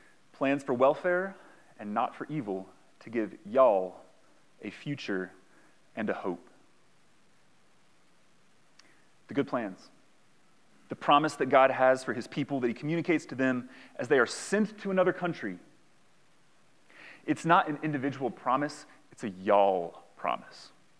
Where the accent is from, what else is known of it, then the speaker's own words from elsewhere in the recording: Boone, North Carolina, United States; also born or lived in Pennsylvania; I grew up in Boone.